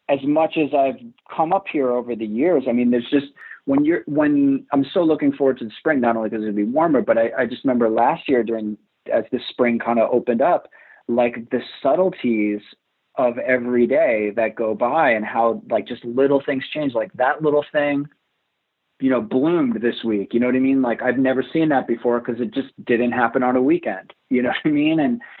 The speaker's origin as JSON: {"language": "English", "town": "Rockaway Beach", "region": "New York", "country": "United States", "tie": "born or raised there", "said": "I mean, I grew up in Rockaway Beach for the most part."}